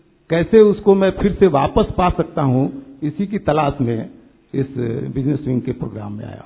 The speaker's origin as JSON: {"language": "Hindi", "region": "Bihar", "country": "India", "said": "बिहार से आया हूँ।"}